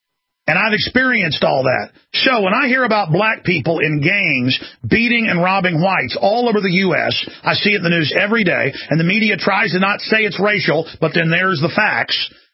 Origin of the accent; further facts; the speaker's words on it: Dallas, Texas, United States; I grew up in Dallas, Texas, and had a lot of black friends I was on the football team